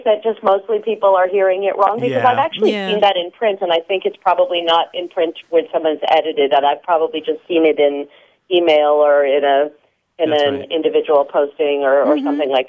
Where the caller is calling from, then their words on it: New York City, New York, United States; Hi, Grant. … I'm calling from New York City.